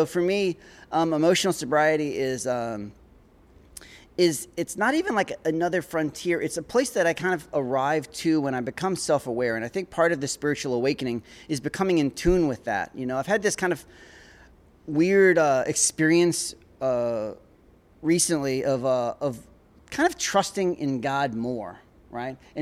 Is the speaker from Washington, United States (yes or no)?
yes; Olympia, Washington, United States; I'm from Olympia, Washington.